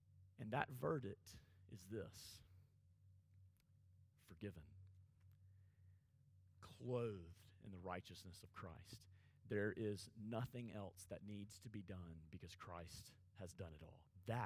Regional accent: Alabama, United States; I'm from Alabama, I always have that excuse.

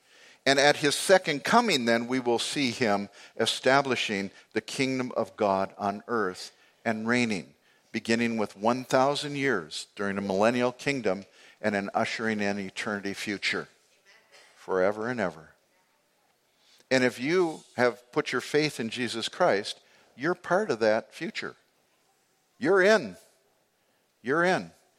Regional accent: United States; And, you know, I was from America too, so.

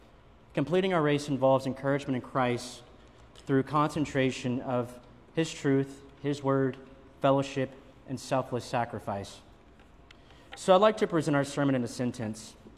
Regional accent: Louisville, Kentucky, United States; Well, yesterday, my hometown of Louisville, Kentucky, hosted the Kentucky Derby

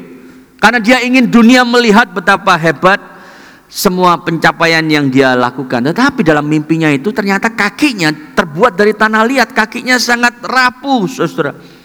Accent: Indonesia; now in Melbourne, Australia; Kita datang ke Australia, kalau Anda dari Indonesia, dan kemungkinan besar di ibadah Indonesia 99% kita datang dari Indonesia, kecuali Anda sudah lahir di sini.

